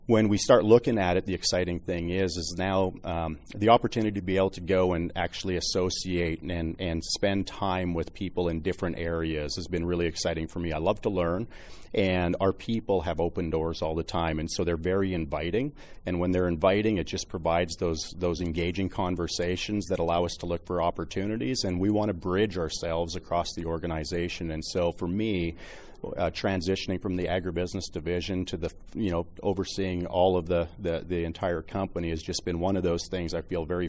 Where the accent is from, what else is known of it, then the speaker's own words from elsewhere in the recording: Manitoba, Canada; I grew up in Manitoba and have spent a lot of time in the Red River Valley, and I'm very familiar with it, growing up on a farm in that area